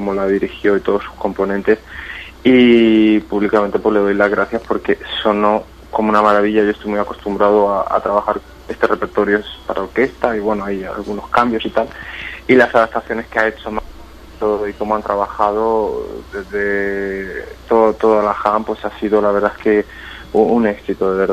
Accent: Jumilla, Region of Murcia, Spain; Ya Jumilla siempre quiero bailar, sobre todo porque está aquí en mi pueblo, está mi familia, mi gente

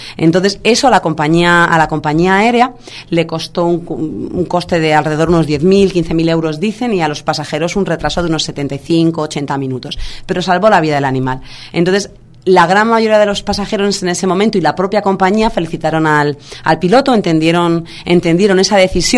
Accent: Spain; Es que la mayoría de los españoles yo creo que nos avergüenza.

